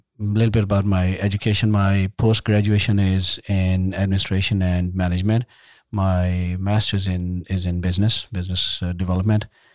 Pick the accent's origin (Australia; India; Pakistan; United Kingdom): Pakistan; now in Sugar Land, United States; I am originally an immigrant. I was born in Pakistan. Grew up in Pakistan. I came here, as I said, about 20 years ago.